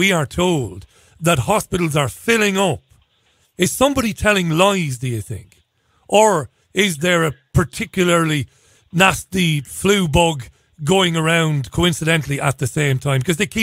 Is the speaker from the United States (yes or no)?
no; Ireland; I love an argument. I'm an Irishman. I love an argument.